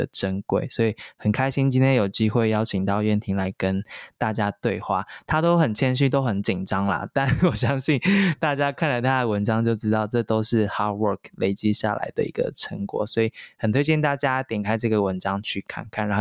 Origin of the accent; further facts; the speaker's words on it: Taiwan; 然后特别是我们是台湾人，其实风险远比其他西方人士高，因为我们的身份，